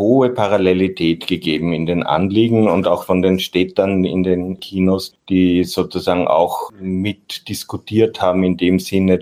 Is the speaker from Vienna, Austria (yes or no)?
yes; Vienna, Austria; Ich bin in Wien, in meiner Heimat.